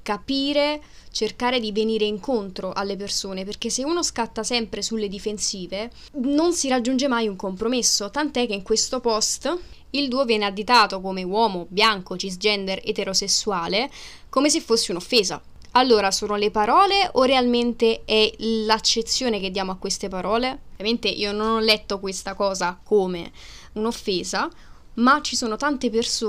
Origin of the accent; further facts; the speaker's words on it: Naples, Campania, Italy; Io provengo da Napoli e per me è sempre stato un problema dire da dove venissi